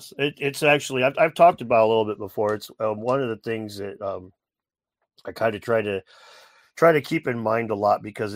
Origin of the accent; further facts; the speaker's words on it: Illinois, United States; I grew up in the Midwest with like Southern Illinois